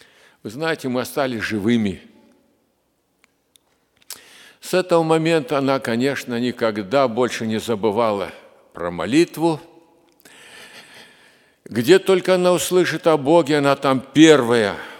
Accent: Zaporizhzhia, Zaporizhzhia Oblast, Ukraine; born there; И вот я родился в Запорожье до войны.

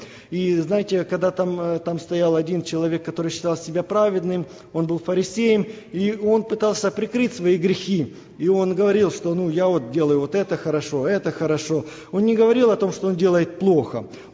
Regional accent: Ukraine; moved away; когда я приехал из Украины

